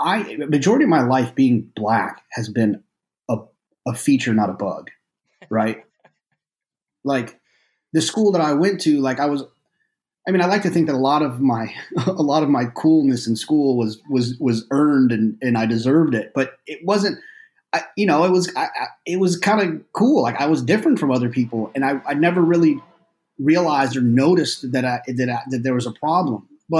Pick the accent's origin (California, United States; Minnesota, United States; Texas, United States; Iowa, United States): Texas, United States; I grew up in Texas, went to a predominantly white school